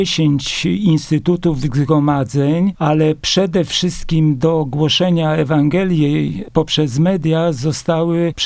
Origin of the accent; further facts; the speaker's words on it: Pomeranian Voivodeship, Poland; Ja jestem z okolic Tczewa